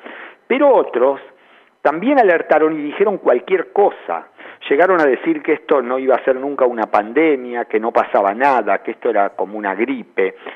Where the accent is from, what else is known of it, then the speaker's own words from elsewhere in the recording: Argentina; la verdad es que somos todos argentinos y somos todos muy parecidos